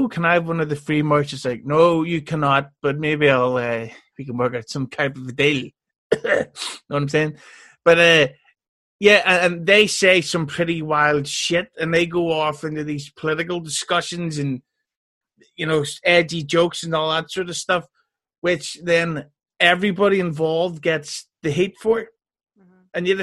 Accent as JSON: {"language": "English", "town": "Belfast", "region": "Northern Ireland", "country": "United Kingdom", "said": "Yes, I'm from Belfast, Ireland"}